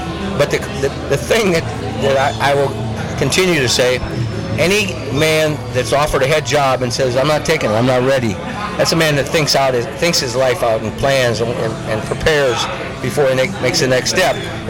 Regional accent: Des Moines, Iowa, United States; So, I am from Des Moines, Iowa.

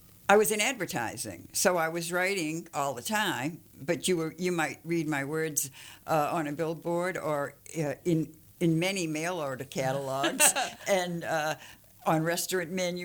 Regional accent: Boston, Massachusetts, United States; accent: Boston; Well, I must be a refreshing change because I never got rid of my Boston accent.

